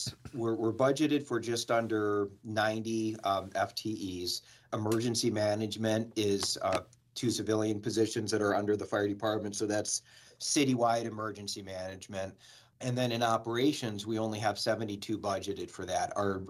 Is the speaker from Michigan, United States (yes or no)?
yes; Brighton, Michigan, United States; The big thing for me is that the community I grew up in Brighton, Michigan, had at the time they called it a junior program